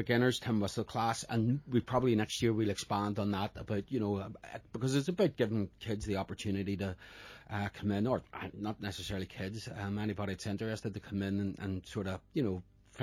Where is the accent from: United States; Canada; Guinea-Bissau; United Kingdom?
United Kingdom; Belfast, Northern Ireland; I'm a Belfast man, born and raised in Belfast